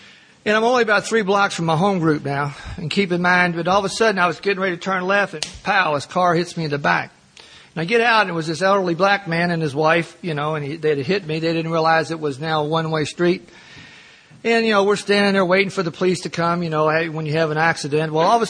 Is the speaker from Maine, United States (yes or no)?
no; Kentucky, United States; Now, I'm an Irish Catholic from Kentucky, all right? Grew up the oldest of seven kids.